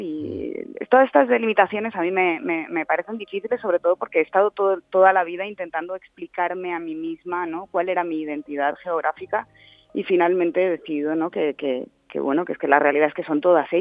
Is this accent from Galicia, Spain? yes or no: no; Canary Islands, Spain; also born or lived in Basque Country; now in Madrid, Spain; hay veces sí que digo que soy canaria porque es verdad que me crié allí, ¿no? Pero al mismo tiempo donde más tiempo he vivido es en Madrid, pero luego al mismo tiempo entiendo el euskera, me sé mil canciones en euskera.